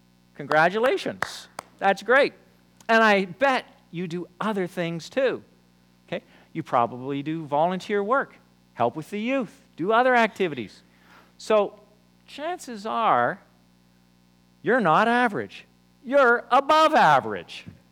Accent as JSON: {"language": "English", "town": "Toronto", "region": "Ontario", "country": "Canada", "tie": "born or raised there", "said": "I grew up in Toronto. As a young kid, I grew up in an area, and most of my friends were actually Jewish."}